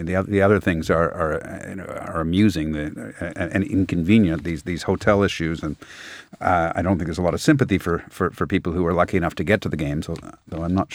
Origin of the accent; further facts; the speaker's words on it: Canada; as a Canadian living overseas